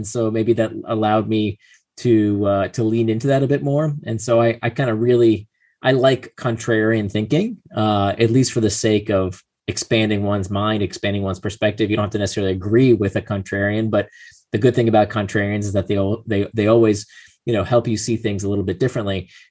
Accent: Israel; born there; first language Hebrew; English is a second language; I was born in Israel, so at home we spoke only Hebrew. Like English was not my first language

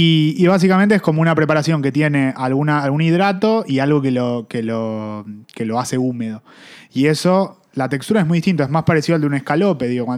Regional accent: Argentina; Soy argentino, chicos, hago lo que puedo.

